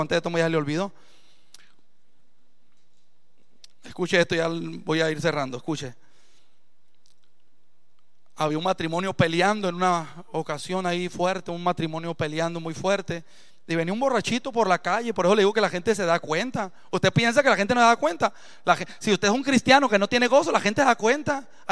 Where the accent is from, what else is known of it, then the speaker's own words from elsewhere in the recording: Sinaloa, Mexico; Yo también soy de Sinaloa